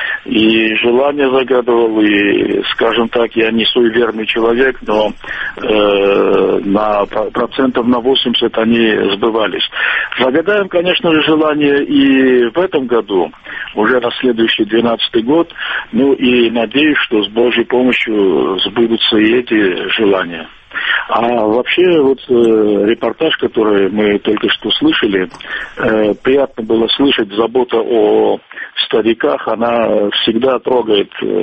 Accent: Sukhumi, Abkhazia, Georgia; был несколько лет назад в моем родном городе. Я Сухумский сам.

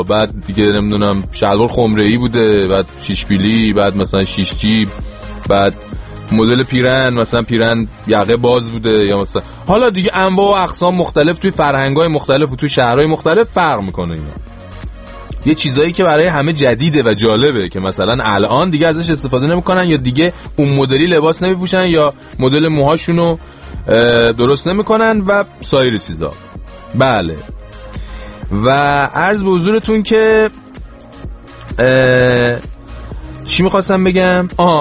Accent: Iran; moved away as an adult; من خودم که همین 8 ماه پیش 9 ماه پیش اید از ایران اومدم دیگه،

